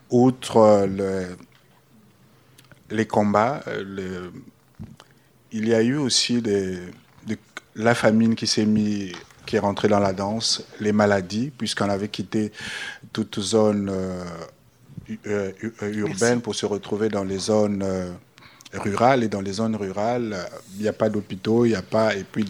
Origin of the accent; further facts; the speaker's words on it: Pointe-Noire, Republic of the Congo; also born or lived in Brazzaville; Je me suis retrouvé chez moi à Pointe-Noire, puisque à Brazzaville, je vivais chez ma grand-mère juste parce que j'étais venu continuer mes études.